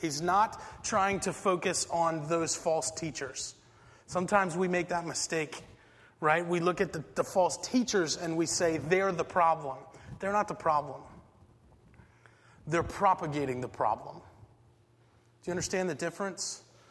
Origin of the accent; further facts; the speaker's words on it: Boston, Massachusetts, United States; Growing up in Boston, I watched my brother get whitewashed as a kid once.